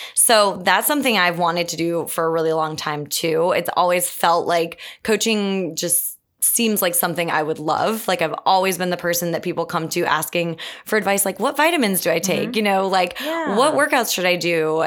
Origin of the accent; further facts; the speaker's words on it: New York, United States; Both of my parents grew up in my hometown south of Buffalo and lived there essentially their whole lives.